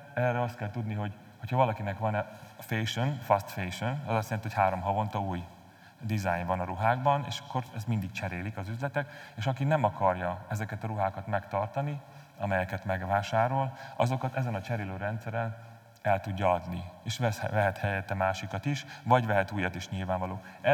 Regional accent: Nyírbátor, Szabolcs-Szatmár-Bereg, Hungary; hogy Nyírbátorból származok, én is nyírségi vagyok

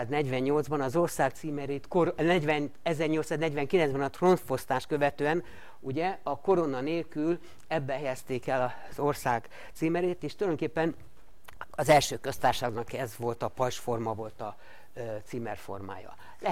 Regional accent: Székesfehérvár, Fejér, Hungary; born there; Fészkesfehérvár, ugyan szoktam volt becézni szülővárosunkat, vagy lakóhelyünket, ahol mit fészkelünk.

